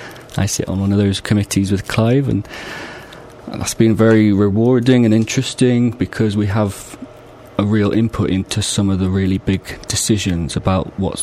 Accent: Bristol, South West England, United Kingdom; born there; I was born locally in Redfield, where I still live.

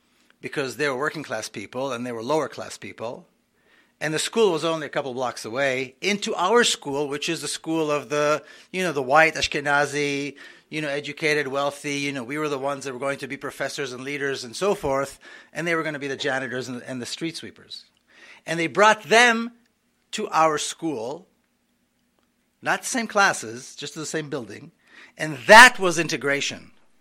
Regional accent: Palestine; Because I was born and raised in Palestine.

